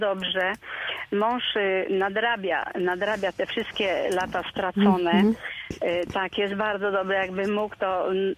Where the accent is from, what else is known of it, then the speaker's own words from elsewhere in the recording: Witnica, Lubusz Voivodeship, Poland; bo jestem z Witnicy, Witnica, Gorzów